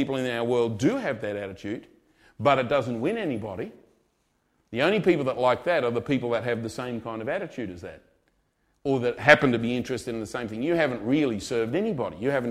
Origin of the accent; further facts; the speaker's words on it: Australia; accent: Australian; now in United Kingdom; See, for me, even though I'm Australian and I've got an Australian accent, I'm not parochial about being Australian because I'm in England.